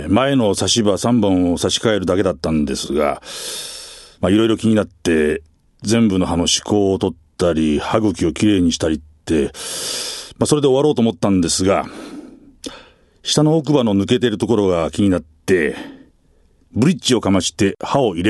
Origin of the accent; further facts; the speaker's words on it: Yanagawa, Fukuoka, Japan; 福岡県は柳川の出身です。